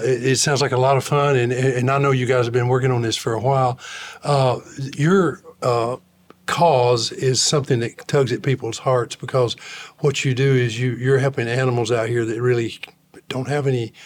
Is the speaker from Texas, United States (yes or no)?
no; Lancaster, Tennessee, United States; When I was a child growing up in Lancaster, Tennessee, it was not unusual to see, especially dogs, not so much cats, wander up